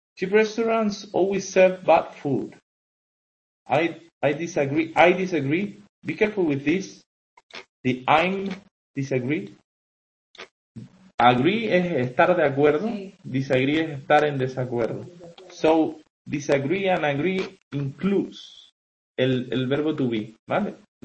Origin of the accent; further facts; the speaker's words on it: Los Realejos, Canary Islands, Spain; Soy del norte, soy de Realejo. Yo soy de Realejo